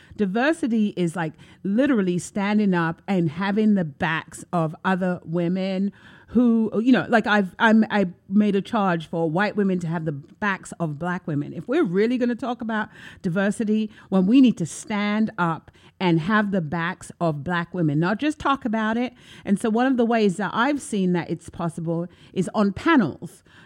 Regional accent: London, United Kingdom; now in United States; I'm from London. And I mean, I'm really grateful to be living in the United States.

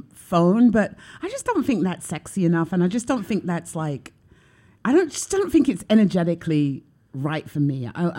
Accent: England, United Kingdom; I'm English. You know, there's an old English white woman living in me that loves Victorian trunks.

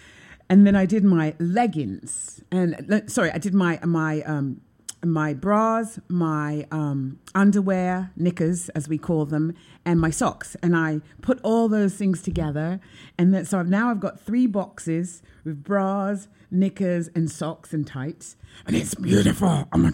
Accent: England, United Kingdom; I'm English. You know, there's an old English white woman living in me that loves Victorian trunks.

